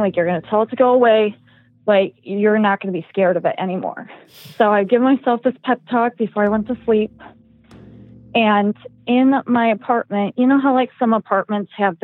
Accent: Midwest, United States; But I am from the Midwest.

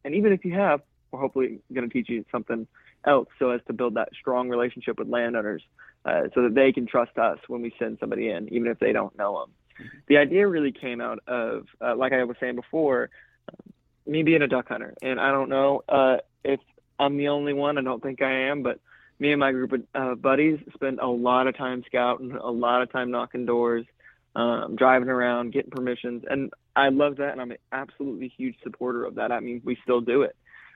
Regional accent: Edmond, Oklahoma, United States; I'm originally from Edmond, Oklahoma.

